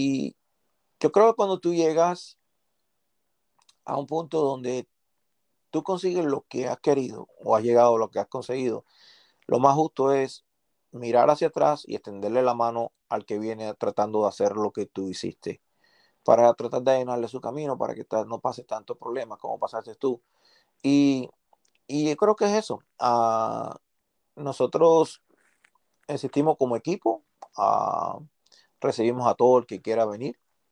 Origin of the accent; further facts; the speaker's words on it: Cuba; vemos como hijos nuestros, como cubanos, como amigos y como familia.